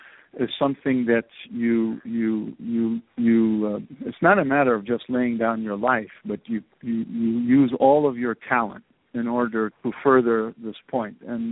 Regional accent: Iraq; English is a second language; we had a refugee issue when I was growing up in Iraq.

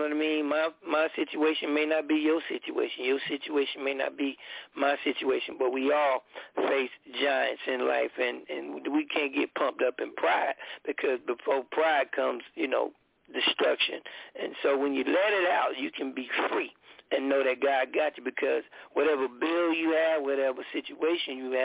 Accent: United States; because I'm not Russian. I'm American.

